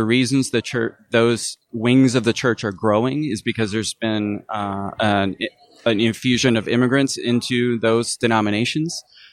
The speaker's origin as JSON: {"language": "English", "country": "United States", "said": "Well, as you can tell from my accent, I'm American, so I hesitate to make too many broad pronouncements about the state of faith in the UK."}